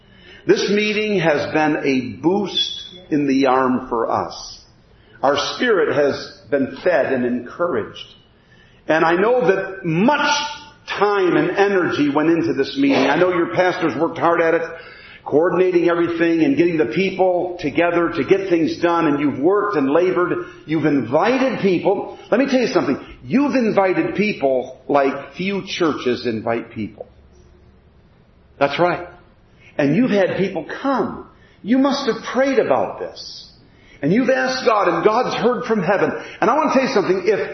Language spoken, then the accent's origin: English; Peekskill, New York, United States; also born or lived in Vermont; Hey, I moved to Texas. I'm a Yankee, man. I grew up over here in Peekskill. And I'm born in Vermont. And I moved down to Texas.